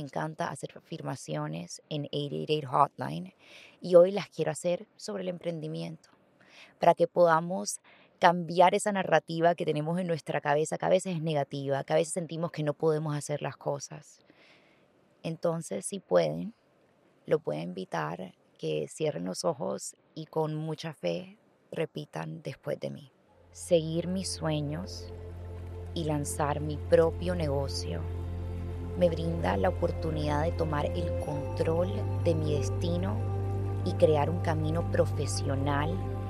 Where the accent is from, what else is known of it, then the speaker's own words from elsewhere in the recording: Barranquilla, Atlántico, Colombia; estoy en mi tierra, estoy en Barranquilla. Llevaba más de un año sin venir a Barranquilla